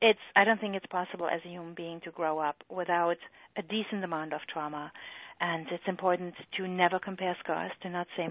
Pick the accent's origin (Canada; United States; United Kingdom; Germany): Germany; accent: German; English is a second language; moved away as an adult; You can hopefully hear by my accent that I am German. My husband and I came to this country 16 years ago. I did not do EFT when I was in Germany